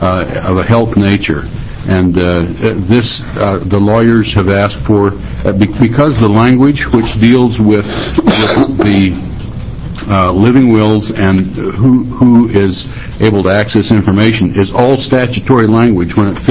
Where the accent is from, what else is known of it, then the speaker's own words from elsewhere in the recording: Ontario, Oregon, United States; I'm from House District 60. From Ontario, Oregon.